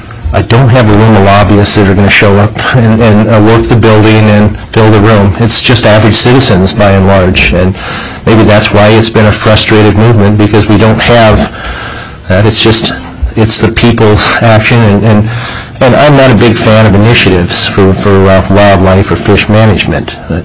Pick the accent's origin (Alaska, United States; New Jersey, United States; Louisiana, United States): Alaska, United States; Well, like many around this table, I grew up in Alaska.